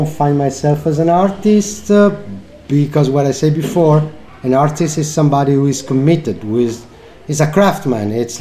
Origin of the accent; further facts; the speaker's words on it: Italy; I'm 48 years old. I come from Italy.